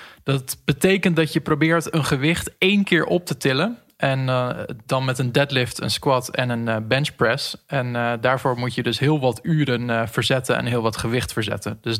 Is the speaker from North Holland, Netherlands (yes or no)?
yes; Haarlem, North Holland, Netherlands; Ik kom uit Haarlem.